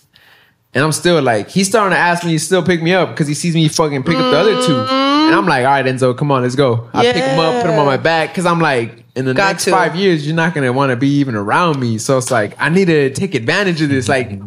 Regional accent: North Hollywood, California, United States; Yeah, I grew up in North Hollywood.

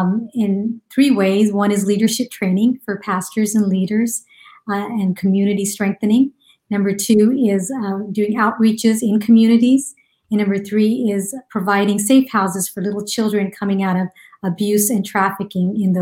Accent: Texas, United States; also born or lived in India; I was born in India, raised here in Texas, where we live right now.

